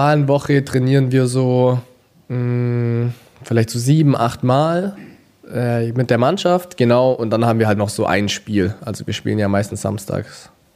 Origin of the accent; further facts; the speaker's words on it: Ulm, Baden-Württemberg, Germany; ich bin 24 Jahre alt, ich komme aus Ulm, bin noch hier geboren